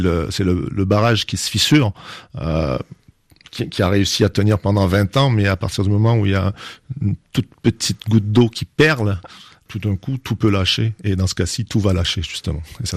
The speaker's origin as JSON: {"language": "French", "region": "Quebec", "country": "Canada", "moved": "as an adult", "lives_now": "France", "said": "Je suis un Québécois qui vit en France depuis 20 ans"}